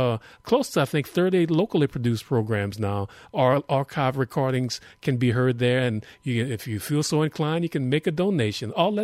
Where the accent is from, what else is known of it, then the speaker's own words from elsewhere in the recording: Opelousas, Louisiana, United States; from my hometown of Opelousas